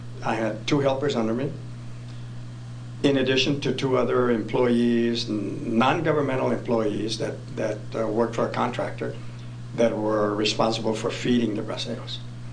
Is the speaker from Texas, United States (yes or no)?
yes; Clint, Texas, United States; I was born and raised in Clint. It's a little town about 6 miles east of El Paso.